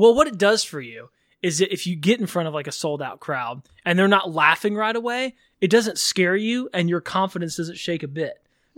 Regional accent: Texas, United States; born or raised there; moved away as an adult

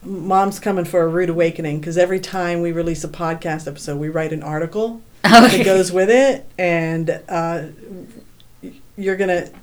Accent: Texas, United States; And I'm like, I grew up in the Dallas-Fort Worth area, so I kind of know, you know, the environment

